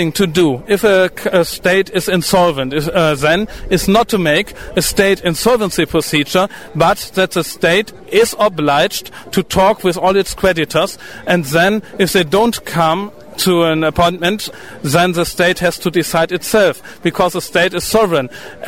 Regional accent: Germany; English is a second language; We're from Germany.

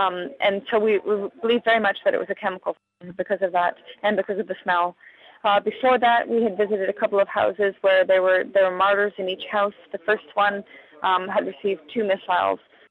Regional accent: Canada; I'm a Canadian human rights advocate and freelance journalist, and I'm now in Gaza City.

